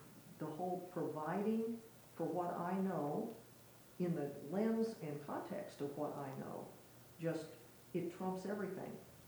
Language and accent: English; West Virginia, United States; I mentioned I grew up in the Appalachians in Western Virginia.